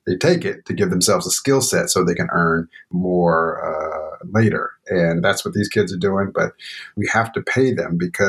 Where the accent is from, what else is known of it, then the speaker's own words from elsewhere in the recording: the South, United States; every kid, I grew up in the South. Southern kids had incentive programs when we were in school